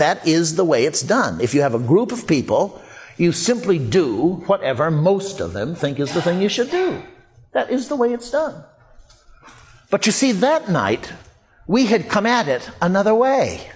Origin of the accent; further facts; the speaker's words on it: United States; I'm an American, if you haven't guessed. And as an American, I believe in democracy of a sort.